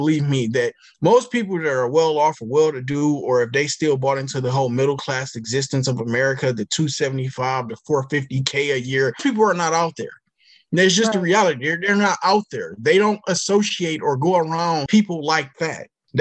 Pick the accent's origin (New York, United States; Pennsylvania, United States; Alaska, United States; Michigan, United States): Michigan, United States; like how they did in my home state up in Michigan